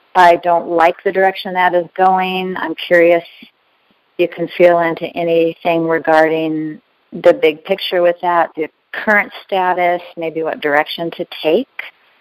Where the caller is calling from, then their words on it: Albany, Oregon, United States; Hey, I'm calling from Albany, Oregon.